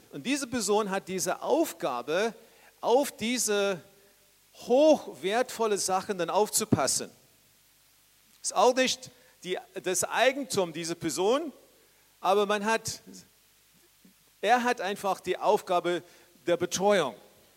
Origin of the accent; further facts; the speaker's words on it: Dresden, Saxony, Germany; eine kleine Werbung für Dresden. So die Stadt, wo ich herkomme und die Stadt, wo ich jetzt wohne, meine Heimat und meine Heimat geworden.